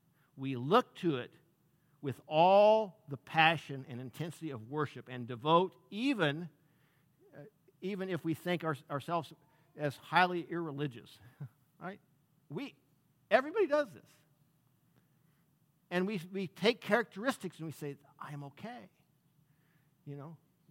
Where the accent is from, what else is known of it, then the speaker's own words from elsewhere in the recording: St. Louis, Missouri, United States; I'm a citizen of the U.S., I'm a citizen of Missouri, citizen of St. Louis